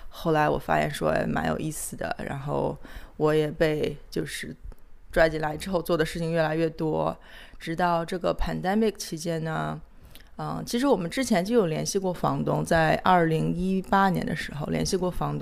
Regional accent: China; moved away as an adult; now in United States; 我是其实是在中国长大，然后来美国读了研究生。

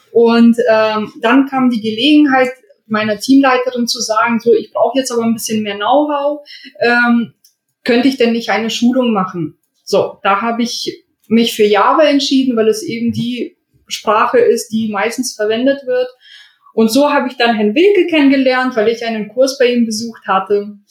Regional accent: Bremen, Germany; now in Hamburg, Germany; Aufgewachsen bin ich in Bremen, habe dann studiert und bin dann so rumgekommen in Deutschland.

